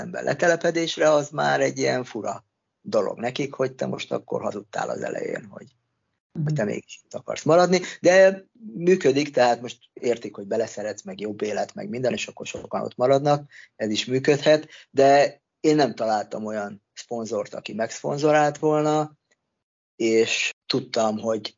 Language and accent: Hungarian; Hungary; én itt nőttem föl, itt szocializálódtam, még mindig rengeteg barátom van, meg ismerősöm, ugyanis én a 10 év alatt 6-szor voltam itthon Magyarországon